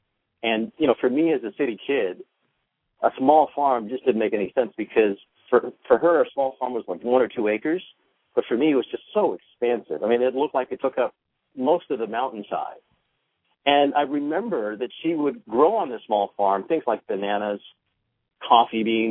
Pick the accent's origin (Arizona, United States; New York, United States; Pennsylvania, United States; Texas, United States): New York, United States; New York City; I'm a kid from New York City, born and raised in the Bronx, what we used to affectionately call the concrete jungle.